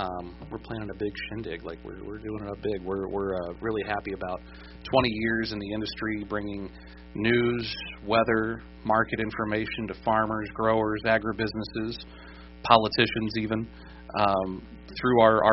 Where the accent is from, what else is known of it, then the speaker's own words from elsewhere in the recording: Logansport, Indiana, United States; which I grew up in Logansport.